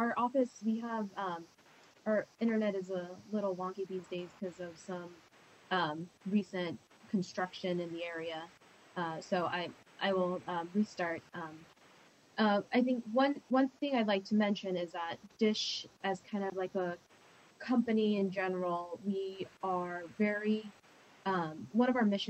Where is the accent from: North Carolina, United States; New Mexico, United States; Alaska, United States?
Alaska, United States; And I'm originally from Alaska, born and raised in Alaska, and oftentimes we in Alaska felt that we would be left out.